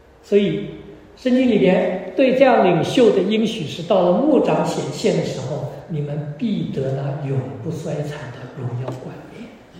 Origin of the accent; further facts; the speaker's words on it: China; 牧人跟我们中国人的那个概念也有不同的